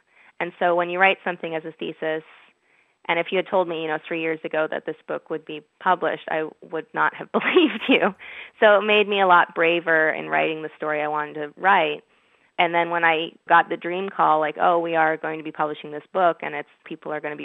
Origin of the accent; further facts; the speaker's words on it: United States; I'm born and raised in the States, but my parents are originally from Iran, and they came to Boston and met here.